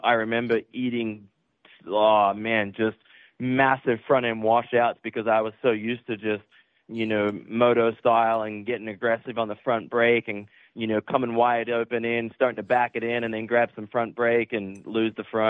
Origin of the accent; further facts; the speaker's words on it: Australia; growing up in Australia